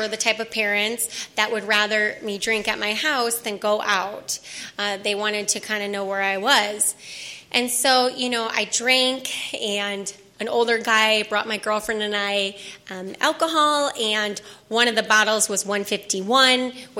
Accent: Wisconsin, United States; I grew up in Wisconsin where drinking is a hobby, so it's a pastime there.

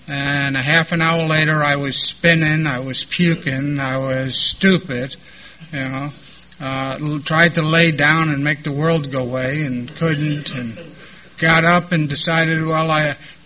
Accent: New York, United States; and I'm from New York, so if you're tall enough that they can see you over the counter, they'll sell you booze.

